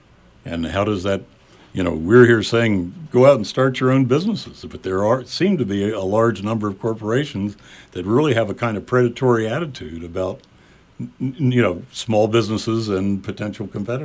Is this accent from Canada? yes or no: no; United States; That was an important moment, in a way, for me as an American.